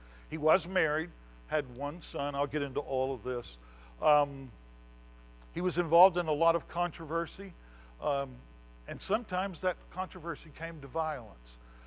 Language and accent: English; Texas, United States; his name is Jean in French, and I'm from East Texas, so I don't pronounce anything well.